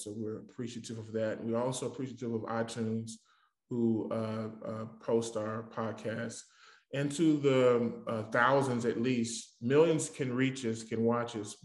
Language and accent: English; Dallas, Texas, United States; When I was a kid, growing up in Dallas, Texas, we were raised in kind of a religious home